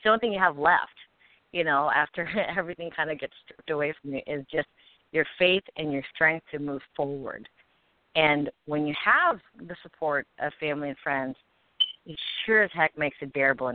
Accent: Philippines; Because I'm Filipino, and in a lot of Asian cultures, bodybuilding alone isn't a very embraced sport.

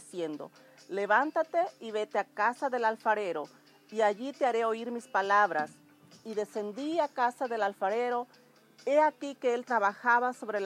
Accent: Mexico; soy mexicana.

